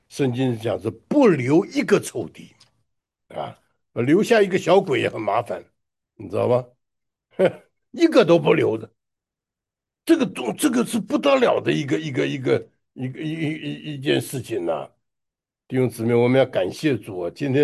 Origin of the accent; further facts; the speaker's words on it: United States; 现在我们美国人很可怕